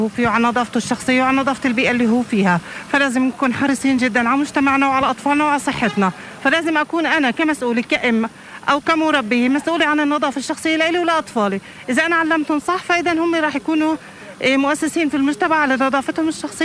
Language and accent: Arabic; Gaza, Gaza Strip, Palestine; now in Ramallah, Palestine; يعني أنا من غزة وجيت على رام الله